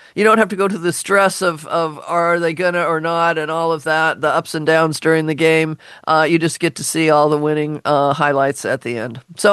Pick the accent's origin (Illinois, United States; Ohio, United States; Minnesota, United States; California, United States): Illinois, United States; Chicago; born there; You think I would know that because I was born in Chicago.